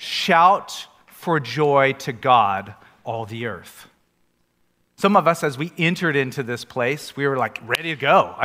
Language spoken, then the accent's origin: English; Oregon, United States; And so we come here from Oregon.